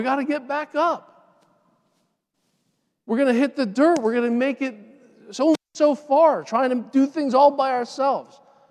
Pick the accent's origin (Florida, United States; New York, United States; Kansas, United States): Florida, United States; Miami; also born or lived in Puerto Rico; I was born in Puerto Rico and raised in Miami.